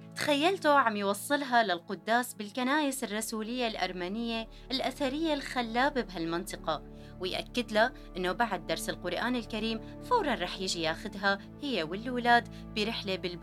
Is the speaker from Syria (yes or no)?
yes; Syria; إيه نحنا من سوريا